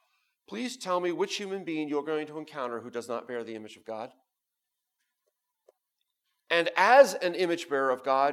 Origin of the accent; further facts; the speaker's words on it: Pennsylvania, United States; I had to learn for this because I grew up in Pennsylvania